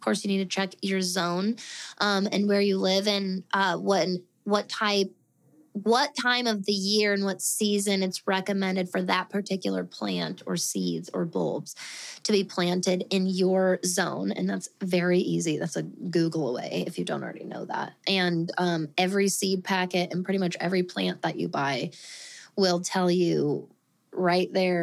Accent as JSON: {"language": "English", "region": "Colorado", "country": "United States", "said": "We're from Colorado, so it's always been kind of hit and miss at that time of year."}